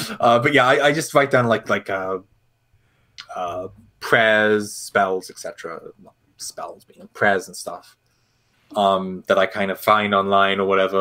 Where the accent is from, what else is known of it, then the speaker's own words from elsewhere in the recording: Ireland; I obviously, again, I'm Irish.